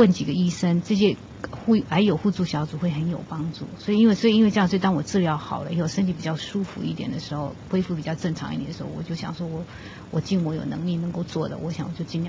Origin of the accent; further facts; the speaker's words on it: China; moved away as an adult; now in United States; 那我们中国人，尤其我们这种第一代来的美国人，我们这些东西不适合我们。